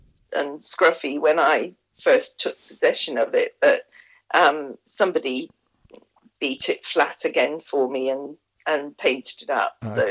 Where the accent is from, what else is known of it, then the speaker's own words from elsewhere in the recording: Plymouth, South West England, United Kingdom; I grew up in Plymouth, and obviously, you know, it's a seaport, a naval town.